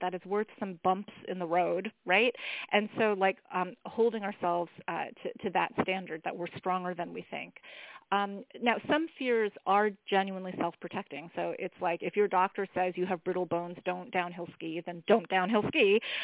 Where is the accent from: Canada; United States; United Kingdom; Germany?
United States; the real truth, though, is that I'm an American adult, and I can change and grow and be whoever the heck I want.